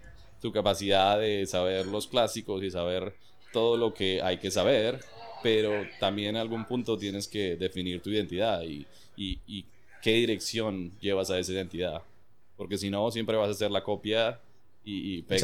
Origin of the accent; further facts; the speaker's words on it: Colombia; yo soy de Colombia y cada vez que voy a Cartagena veo la cultura de cóctel creciendo impresionantemente.